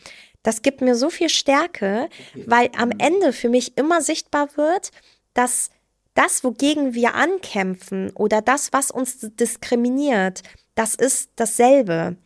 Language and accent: German; Iran; ich komme übrigens aus dem Iran.